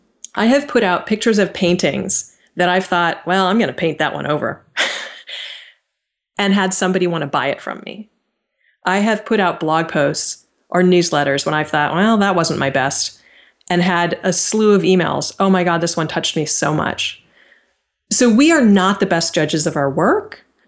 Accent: Stanford, California, United States; I grew up right near Stanford University.

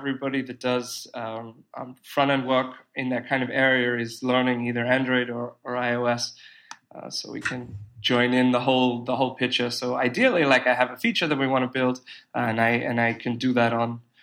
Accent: Australia; accent: Australian; now in New York, United States; I've been here for 3 years now, which is a fair amount of time, enough of my accent to go from Australian to strange.

